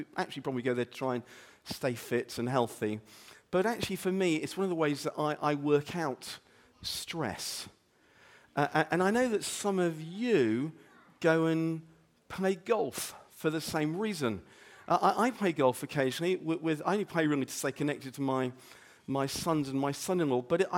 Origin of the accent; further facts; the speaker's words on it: England, United Kingdom; because I'm English, I went running into the woods to rescue my ball.